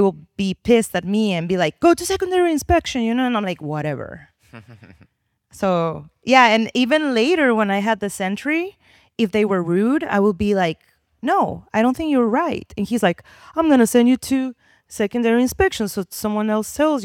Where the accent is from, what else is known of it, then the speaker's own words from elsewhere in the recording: Tijuana, Baja California, Mexico; also born or lived in San Diego; So I was born in San Diego, raised in Tijuana. We are in the neighborhood where I grew up.